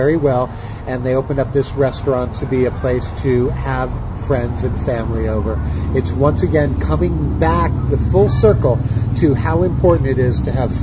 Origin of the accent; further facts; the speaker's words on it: Los Angeles, California, United States; now in Hawaii, United States; I mean, I come from Los Angeles.